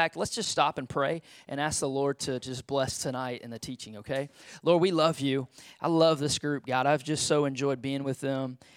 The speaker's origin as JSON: {"language": "English", "town": "Silsbee", "region": "Texas", "country": "United States", "tie": "born or raised there", "said": "I grew up in Beaumont, Silsbee, Texas, just up the road here"}